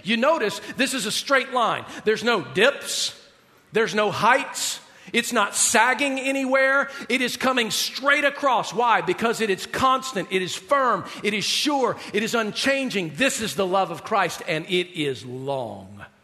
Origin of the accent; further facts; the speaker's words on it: Southern United States, United States; house in Decatur, Georgia, kind of a suburb of Atlanta. And I called them my me mama and granddaddy. I'm from the South, right?